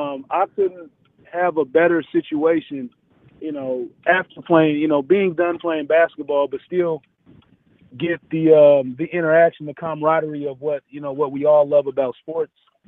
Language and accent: English; Portland, Oregon, United States; now in Kansas, United States; And we're from Portland, and now we're both at Kansas as roommates.